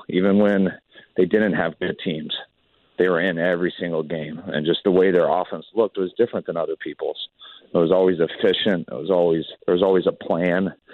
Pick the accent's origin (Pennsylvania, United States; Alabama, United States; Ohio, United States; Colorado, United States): Colorado, United States; Denver; And growing up in Denver, just going back and forth, I mean, that's – I mean, I really never lived anywhere in my life longer than 4 years. But I moved back to Denver 3 different times.